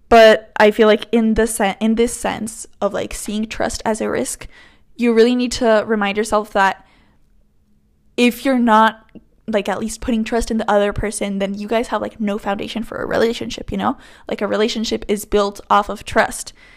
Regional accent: Medellin, Antioquia, Colombia; moved away; if I were to fall in love with somebody from my hometown in Medellin, and you know, they like are there, they have their life there and everything, but I have my life here

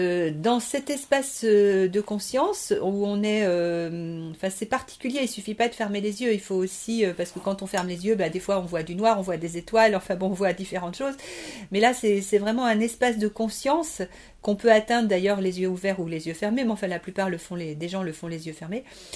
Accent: France; je suis revenue en France bien des années après avoir voyagé, être passée par plusieurs pays. Mais bon, je suis française évidemment, mais ma culture a été très très influencée depuis de nombreuses années par d'autres pays

